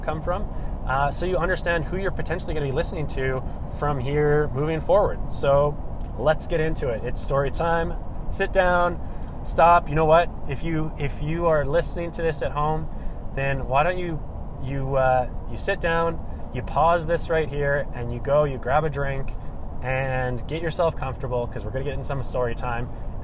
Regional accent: Canada; I am a Canadian. I was born in Canada

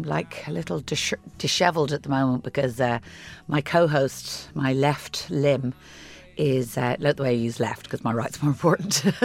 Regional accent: Killincarrig, County Wicklow, Ireland; we used to travel on the bus in from Greystones. I grew up in Killincarrig. We used to travel on the bus into Dublin to the Latin Mass every week.

